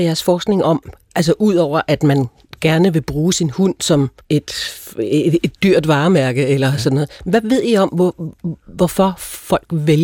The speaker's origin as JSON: {"language": "Danish", "region": "Zealand", "country": "Denmark", "said": "vi kommer begge to fra Stævns."}